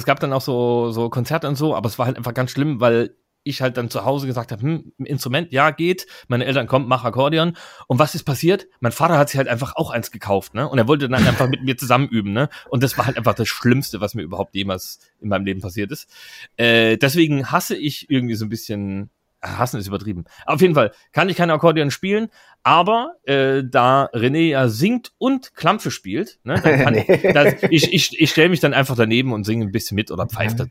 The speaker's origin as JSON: {"language": "German", "region": "Thuringia", "country": "Germany", "said": "ich komme aus dem Nachbarstaat, Thüringen"}